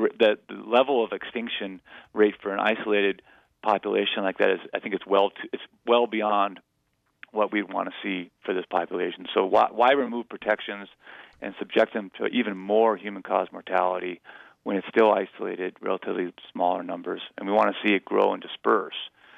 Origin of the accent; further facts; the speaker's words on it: Helena, Montana, United States; in the Northern Rockies offices in Helena, Montana, which is my hometown.